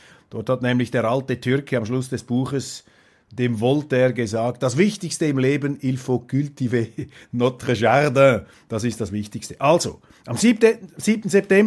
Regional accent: Switzerland; Und für mich als Schweizer, als ehemaliger Politiker, ehemaliger Parlamentarier

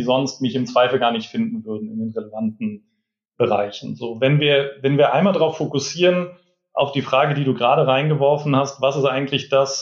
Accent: Hamburg, Germany; Hamburger Jung, geboren in Hamburg, hier auch groß geworden

